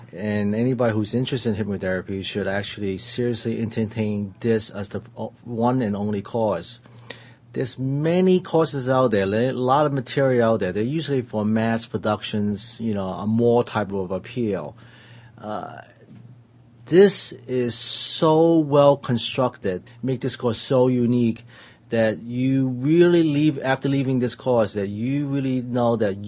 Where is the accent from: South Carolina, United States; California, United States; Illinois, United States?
California, United States; San Diego; I'm from San Diego.